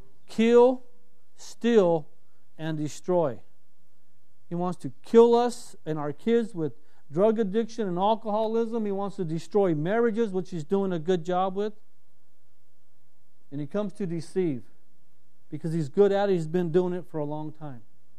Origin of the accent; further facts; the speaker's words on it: California, United States; I grew up in Southern California. There's hedges everywhere.